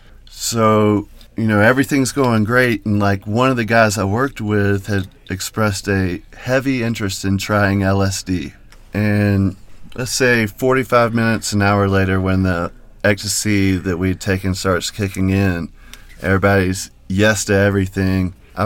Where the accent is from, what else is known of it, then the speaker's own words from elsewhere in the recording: North Carolina, United States; moved away as an adult; now in Denver, United States; North Carolina.